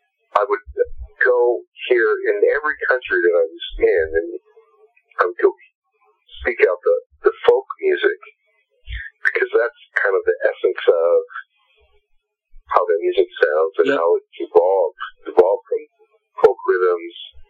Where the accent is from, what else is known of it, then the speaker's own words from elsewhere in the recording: Sioux City, Iowa, United States; Growing up in Sioux City, Iowa, and I remember my parents got divorced and feeling funky